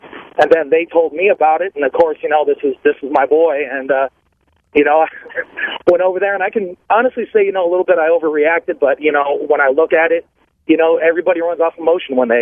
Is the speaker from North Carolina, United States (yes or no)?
yes; North Carolina, United States; You know, I'm originally from North Carolina, love it out here in California.